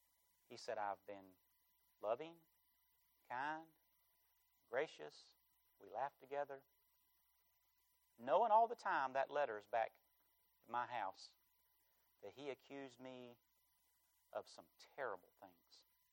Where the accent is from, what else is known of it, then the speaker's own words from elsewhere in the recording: Charlotte, North Carolina, United States; I'm from North Carolina. I'm a Tar Heel. I'm from this state. I've lived in South Carolina for most of my ministry and love it. But I'm a Tar Heel. I'm from the state of North Carolina. I was born and raised in Charlotte, right outside of Charlotte.